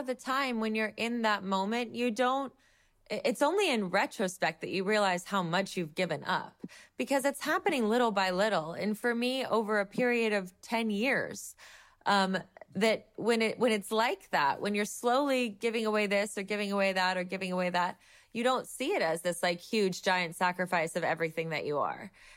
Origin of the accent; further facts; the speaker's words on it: Ohio, United States; Yeah, I grew up in Ohio. I was the baby of five kids